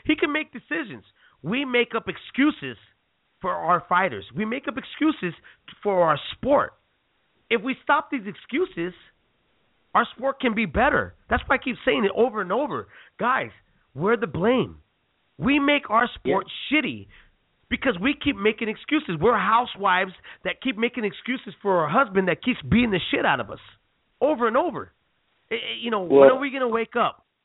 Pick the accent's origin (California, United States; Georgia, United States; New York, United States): California, United States; San Jose; I'm from San Jose. I'm from San Jose, California, and that's like the mecca of USC.